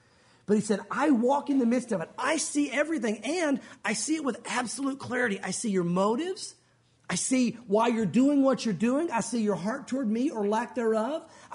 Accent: the South, United States; because we grew up in the South.

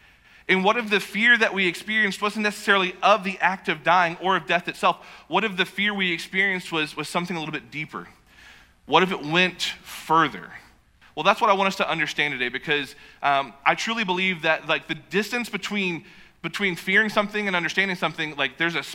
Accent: Knoxville, Tennessee, United States; moved away as an adult; growing up in the South, I born and raised in Knoxville, and it's yes, ma'am, no, ma'am, yes, sir, no, sir. And like you would help people if they needed help. And so in my early 20s, I moved to California

